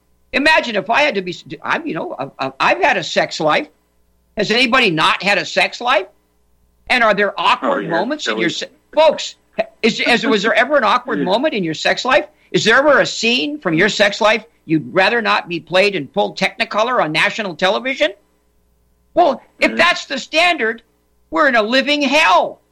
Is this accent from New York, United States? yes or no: yes; Manhattan, New York, United States; born there; My mom and dad from Nebraska, but I actually happened to be born in Manhattan at Flower Fifth Avenue Hospital, right across from Central Park